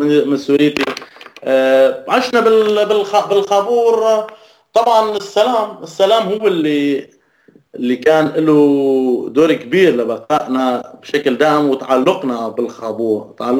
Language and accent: Arabic; Al-Hasakah Governorate, Syria; born there; ضيعتي اسمها الجمعة بتبعد عن منطقة رأس العين 20 كيلومتر، عن مركز مدينة الحسكة 60 كيلومتر. انا ولدت سوري، ما كثير بتهمني جذور التركية كتسمية تركية ولا جذور عراقية.